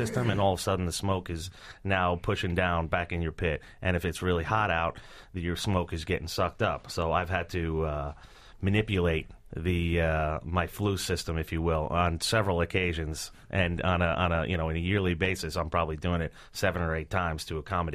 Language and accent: English; New Jersey, United States; I grew up in, I was born in Manhattan, raised in New Jersey.